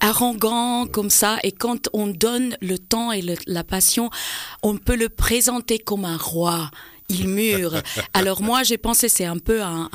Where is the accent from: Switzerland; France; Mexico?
Switzerland; Valais; now in New York, United States; je vis à New York. In the city of Manhattan, yeah. Hell's Kitchen. Mais je suis de Brieuc, au Valaisanne, et c'est vraiment ma patrie, comme on dit. I'm at home there. Et je reviens très souvent.